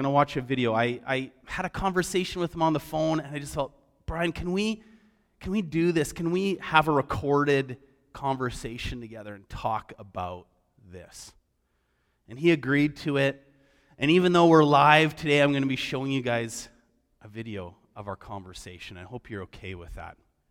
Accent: Vancouver, British Columbia, Canada; Growing up in the Lower Mainland in Vancouver, you know, we would never have thought that we were racist.

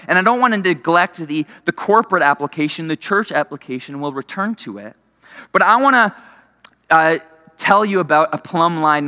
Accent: Ontario, Canada; And now I grew up in Ontario, and maybe that in itself tells you where the story is headed. But I was in Ontario in high school, grade 12

